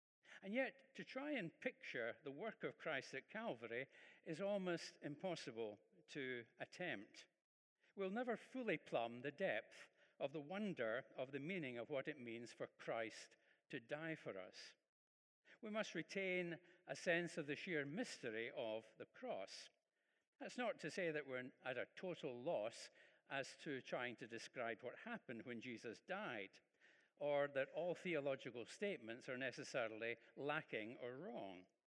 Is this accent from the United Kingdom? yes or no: yes; Prestwick, Scotland, United Kingdom; I was brought up in Prestwick in Ayrshire, which has, as many towns and villages in the country have, a market cross or a market cross.